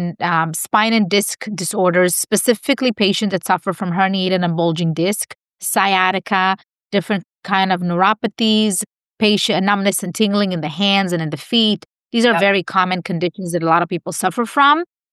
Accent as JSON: {"language": "English", "region": "California", "country": "United States", "said": "Yeah, so I'm from California. I'm in LA. I have three locations here in the LA area."}